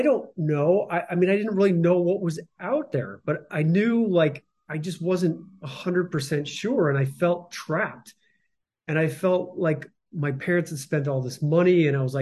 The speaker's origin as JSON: {"language": "English", "region": "Midwest", "country": "United States", "tie": "born or raised there", "said": "I'm sure you guys know, growing up in Midwest, it's, a lot of that people pleasing"}